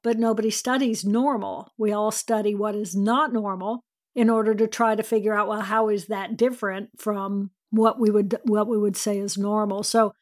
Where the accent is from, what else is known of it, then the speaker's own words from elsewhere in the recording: Indiana, United States; I grew up in Indiana. We had friends at the Indianapolis 500.